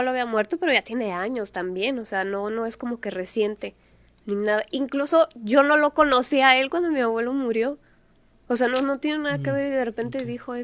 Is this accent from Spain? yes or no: no; San Luis Potosí, Mexico; now in Michoacán, Mexico; primero que nada yo vivo en Michoacán. Pero yo soy de San Luis Potosí